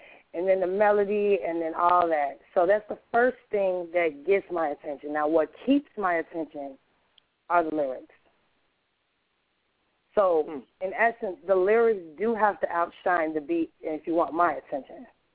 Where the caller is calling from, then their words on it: Chicago, Illinois, United States; on the mic. And I'm calling from Chicago, Illinois.